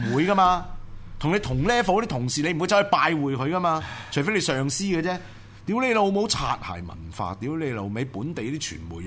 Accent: Hong Kong; 即係而家就靠我哋香港人嘅意志。即係我哋香港人，即係嗰啲素人

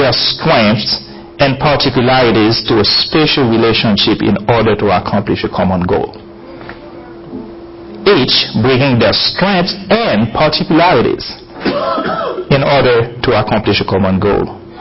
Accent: Haiti; a friend of mine, I grew up in Haiti, is now, we got saved in the same youth club.

